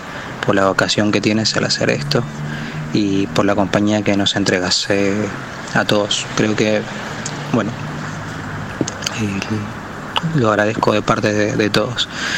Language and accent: Spanish; Chile; now in Buenos Aires, Argentina; Yo soy de Chile. Me toca ser el extranjero en tu país. vivo acá en Argentina, en Buenos Aires específicamente, hace ya casi 8 años, un poco más.